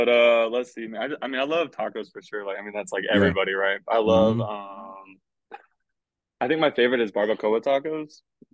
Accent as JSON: {"language": "English", "town": "Houston", "region": "Texas", "country": "United States", "tie": "born or raised there", "said": "I grew up Jersey Village area. It was kind of northwest part of Houston, maybe 20 minutes from Cypress, 20 minutes, 25 minutes from downtown."}